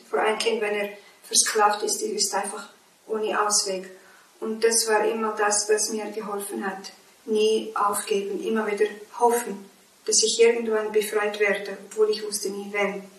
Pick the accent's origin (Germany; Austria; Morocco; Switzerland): Morocco; in meinem Buch habe ich erzählt über meine Kindheit als Sklavenkind in Marokko.